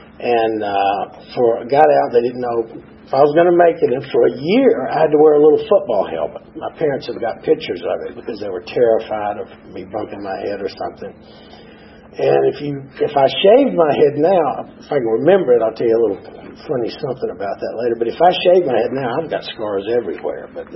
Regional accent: Atlanta, Georgia, United States; born there; now in Decatur, United States; I was born right here in Atlanta, Georgia Baptist Hospital. My parents were living in Decatur, where I live now.

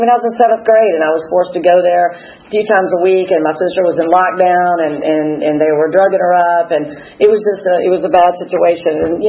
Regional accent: Atlanta, Georgia, United States; born there; I was born in Atlanta to two parents who were very loving, gave me tons of opportunity.

